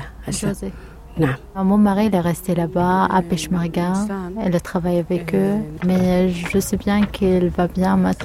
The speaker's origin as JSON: {"language": "French", "region": "Kurdistan Region", "country": "Iraq", "tie": "born there", "second_language": "French", "moved": "as an adult", "said": "1963. Je suis née à Kurdistan en Irak, à côté de Mossoul. Je suis partie à cause de Daesh."}